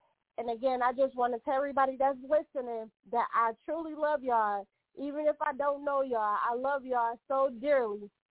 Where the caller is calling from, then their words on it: Detroit, Michigan, United States; I'm calling from Detroit, Michigan, and earlier you was my Uber driver.